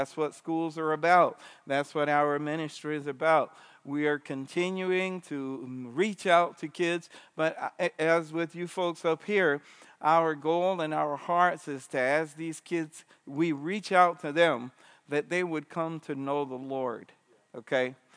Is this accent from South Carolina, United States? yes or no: yes; South Carolina, United States; moved away as an adult; also born or lived in New York; I'm from South Carolina. Yeah. Yeah, I'm from South Carolina. Born in New York and raised in South Carolina and came to Christ at 19 and left the farm in South Carolina and went over to Tyler, Texas